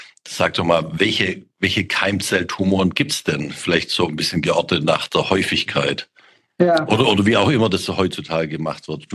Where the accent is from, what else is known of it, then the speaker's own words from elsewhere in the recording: Baden-Württemberg, Germany; Für mich als Schwabe echt ein schwieriges Wort